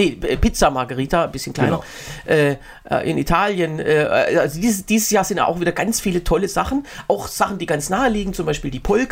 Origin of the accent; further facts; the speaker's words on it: Berlin, Germany; Aber in Berlin, ich bin ja Berliner